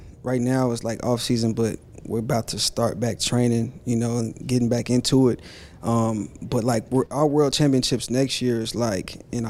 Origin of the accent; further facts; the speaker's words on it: Phoenix, Arizona, United States; I'm from Phoenix, Arizona, South Phoenix, Arizona.